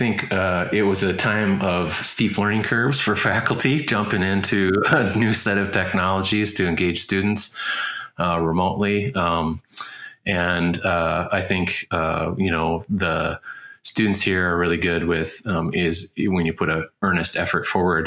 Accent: Fergus Falls, Minnesota, United States; So I was born and raised in Fergus Falls, Minnesota. So it's kind of the west central part of the state.

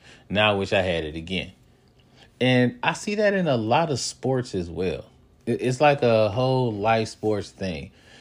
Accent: Cincinnati, Ohio, United States; I'm from Cincy. I'm from Cincinnati, and I'm a fan, and I'm talking about stuff.

